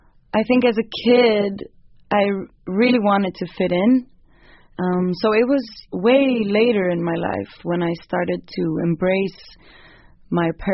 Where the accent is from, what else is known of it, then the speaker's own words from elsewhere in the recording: Sweden; growing up in Sweden and feeling rootless.